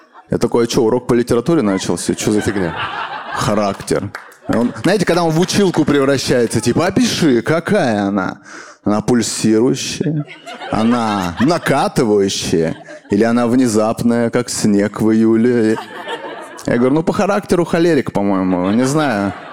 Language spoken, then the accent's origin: Russian; Kazakhstan; Еще, кстати, я казах.